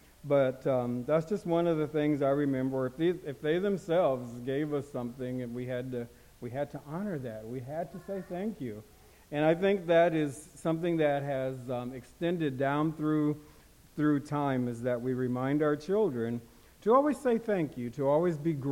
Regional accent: Des Moines, Iowa, United States; now in Sioux Falls, United States; I am from Iowa, live in South Dakota. It just feels like it's across the street. So it's always good to come home, so to speak. I'm from Des Moines originally, but I've been here for the past 35, 36 years in Sioux Falls

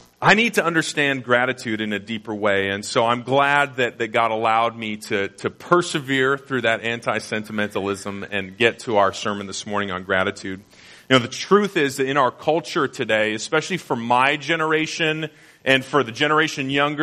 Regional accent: Canada; moved away as an adult; now in United States; Most of you know that I'm a visitor to your country. I'm a proud green card holder. I was born and raised in Canada.

